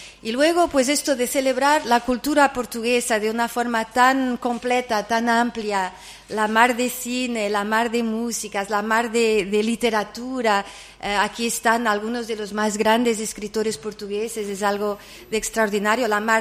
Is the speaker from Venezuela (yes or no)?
no; Austria; first language German; Spanish is a second language; yo crecí hablando alemán en Austria